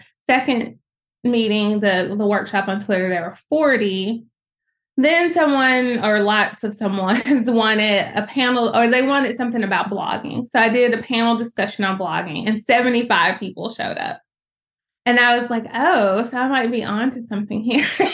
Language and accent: English; Birmingham, Alabama, United States; also born or lived in Louisville; So I'm based in Birmingham, Alabama. You can probably hear my accent. I had just moved back to Birmingham. So I'm from Birmingham originally. I was living in Louisville, Kentucky, where I was working as a newspaper reporter.